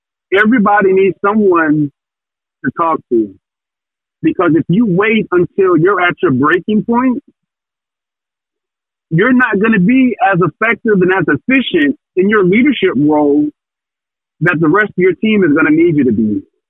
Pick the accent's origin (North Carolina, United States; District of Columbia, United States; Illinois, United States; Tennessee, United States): North Carolina, United States; Fayetteville; Fayetteville, North Carolina is my hometown. My dad's hometown, where we're from, is Mount Bayou, Mississippi.